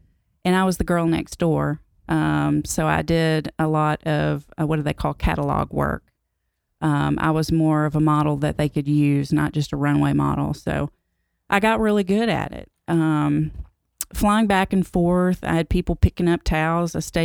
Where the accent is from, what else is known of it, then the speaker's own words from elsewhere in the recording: Nashville, Tennessee, United States; I grew up originally in Nashville, Tennessee. My mom and dad were Baptist and Catholic.